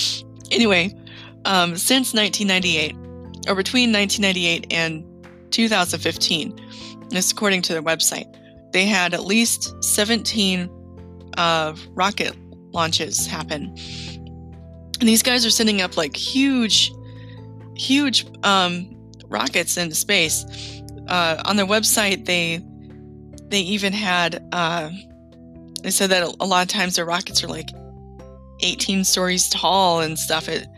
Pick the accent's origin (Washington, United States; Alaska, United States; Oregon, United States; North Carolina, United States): Alaska, United States; North Pole; And around Fairbanks, and I grew up in North Pole, we had a lot of sites like